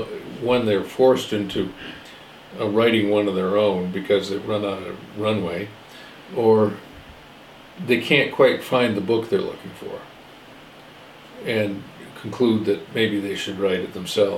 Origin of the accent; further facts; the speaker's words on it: Midwest, United States; and I was this kid from the Midwest who had recently flunked out of college.